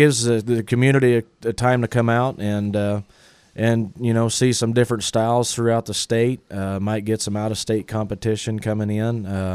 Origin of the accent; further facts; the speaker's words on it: Iowa, United States; And I am from Southwest Iowa, but I sell 2 days a week in Southeast Kansas